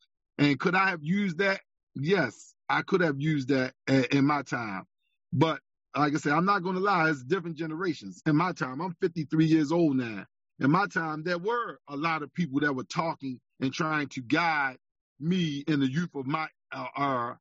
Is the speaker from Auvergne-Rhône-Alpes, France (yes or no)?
no; Paris, Île-de-France, France; See, I grew up in Paris in the inner city in what is called the projects.